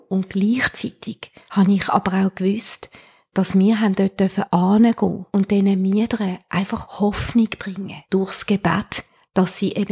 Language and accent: German; Switzerland; als Schweizer Frau